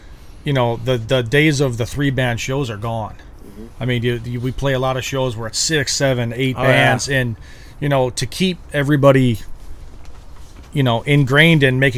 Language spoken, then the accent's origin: English; Midwest, United States; like, growing up in the Midwest, you hear about this famous place where all these amazing bands played